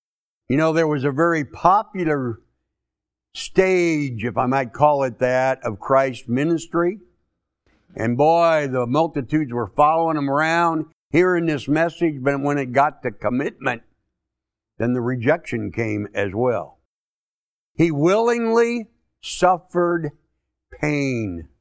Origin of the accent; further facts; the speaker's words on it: St. Louis, Missouri, United States; I grew up in St. Louis, Missouri. I grew up as a Roman Catholic. I actually went to Catholic grade school, Catholic high school.